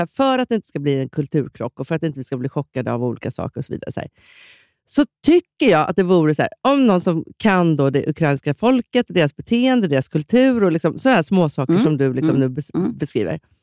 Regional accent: Sweden; Det är också, man tycker som svensk att det är dyrt med ost.

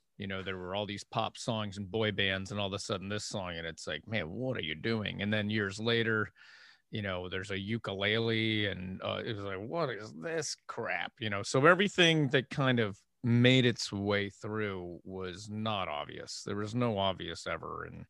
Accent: Erie, Pennsylvania, United States; I'm from Erie, Pennsylvania. So this girl from my hometown who is a family friend

